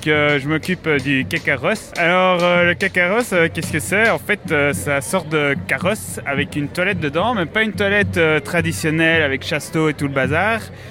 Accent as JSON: {"language": "French", "town": "Liège", "region": "Wallonia", "country": "Belgium", "said": "On est là avec toute la team. On vient tous de Liège."}